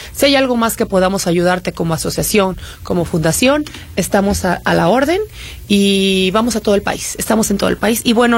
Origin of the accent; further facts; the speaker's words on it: San Luis Potosí, Mexico; also born or lived in Tamaulipas; now in Mexico City, Mexico; Yo vivo en la Ciudad de México, soy nacida en Tamaulipas, ¿no? Y soy originaria de San Luis Potosí.